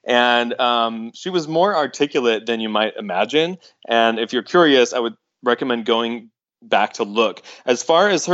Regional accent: Georgia, United States; Yeah, I'm from Georgia, but I have a lot of family in Texas

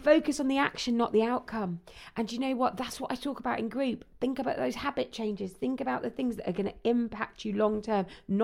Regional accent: London, United Kingdom; I mean, I'm a Londoner

